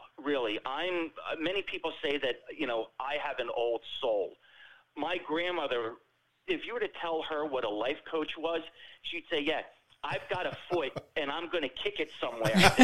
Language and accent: English; Absecon Island, New Jersey, United States; I was born and raised here on Absecon Island. I am third generation to grow up here.